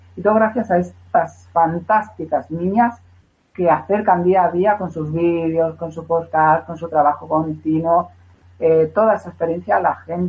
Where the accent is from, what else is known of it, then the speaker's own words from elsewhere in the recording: Spain; yo soy español